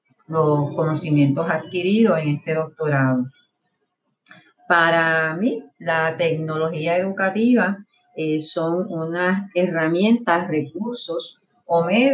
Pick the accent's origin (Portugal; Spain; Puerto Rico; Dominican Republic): Puerto Rico; Carolina; soy del pueblo de Carolina.